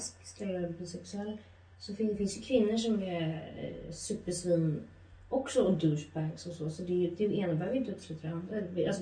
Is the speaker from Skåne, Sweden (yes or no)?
yes; Hässleholm, Skåne, Sweden; Nej, jag är från Hässleholm.